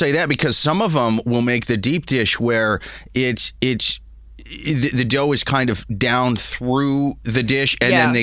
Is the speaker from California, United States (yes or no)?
no; Iowa City, Iowa, United States; But I am from Iowa City, which is kind of close to Chicago.